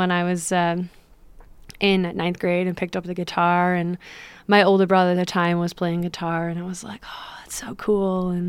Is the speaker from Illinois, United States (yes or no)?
no; New York, United States; Yeah, I'm originally from New York.